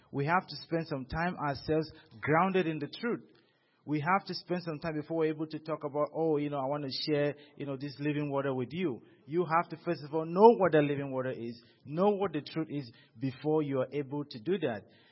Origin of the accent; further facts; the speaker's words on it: Cameroon; now in United States; as you guys know, I come from Cameroon. I come from Cameroon, and as a student, I traveled long ways to come to America.